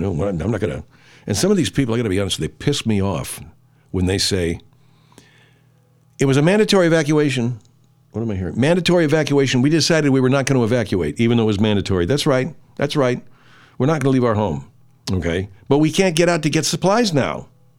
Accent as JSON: {"language": "English", "town": "Arcadia", "region": "California", "country": "United States", "tie": "born or raised there", "said": "I grew up in Arcadia. I learned to drive in that fucking parking lot at Santa Anita Racetrack."}